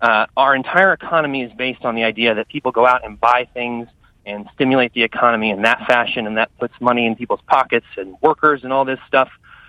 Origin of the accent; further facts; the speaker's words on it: Omaha, Nebraska, United States; Hi, I'm a socialist from Omaha, Nebraska